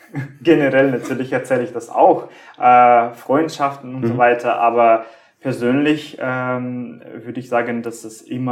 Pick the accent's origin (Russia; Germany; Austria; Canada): Russia; Ural; Ich komme aus Russland tatsächlich, aus dem Uralgebirge. Das ist Zentralrussland, könnte man sagen. Aber an sich, das ist die Grenze von Europa, genau die Grenze, geografische Grenze. Und daher komme ich seit 2012, bin ich in München